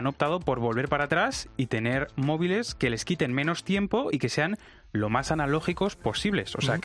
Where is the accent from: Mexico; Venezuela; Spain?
Spain; Zaragoza, Aragon; yo soy de Zaragoza también, como el invitado que vamos a tener, y allí tengo amigos de toda la vida del colegio